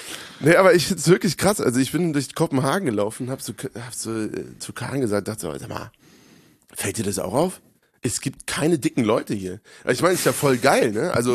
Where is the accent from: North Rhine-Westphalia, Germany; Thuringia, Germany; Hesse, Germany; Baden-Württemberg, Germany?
Hesse, Germany; Hofheim am Taunus; Und wir standen bei uns zu Hause in Hofheim City am Bahnhof